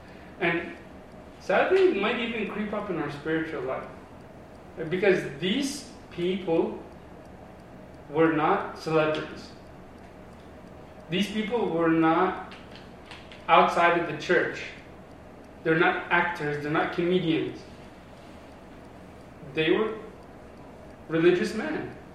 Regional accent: Egypt; also born or lived in Pittsburgh, United States; now in Los Angeles, United States; when I moved from Egypt to the US, I lived in Pittsburgh for a while, which was pretty conservative. It was cool, like, nothing really crazy. But then, like, I came

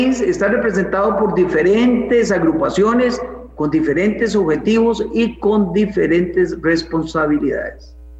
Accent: Costa Rica; ese derecho se me termina a mí como costarricense en el momento en que yo se lo impida a otro costarricense

